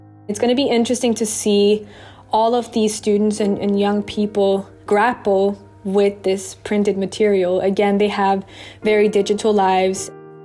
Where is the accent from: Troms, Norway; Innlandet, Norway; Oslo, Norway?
Oslo, Norway; to get it to Oslo, which is, you know, my hometown